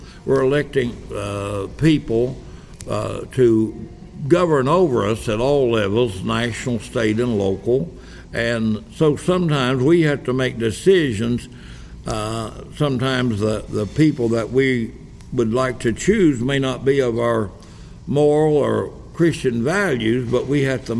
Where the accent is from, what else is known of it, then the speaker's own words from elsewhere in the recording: Kentucky, United States; also born or lived in Indiana; But I was born in Indiana, lived, my folks went back to Kentucky when I was just about 4 years old, and lived there till I was about 10.